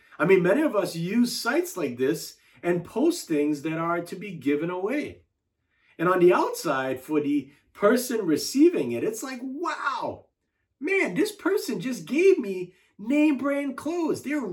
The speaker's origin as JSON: {"language": "English", "country": "United States", "said": "I, as an American, don't worry about my next meal"}